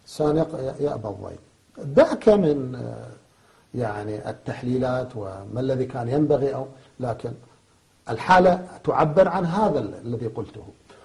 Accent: Ramadi, Al Anbar, Iraq; إحنا كنا في بغداد من يسألوننا من يين أنتوا؟ أنا كنت ساكن في الرمادي. يقولهم إحنا من الرمادي،

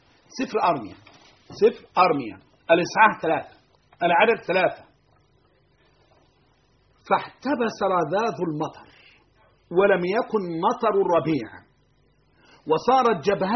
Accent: Egypt; ولكن بصفه خاصه في مصر اللي عندنا في مصر

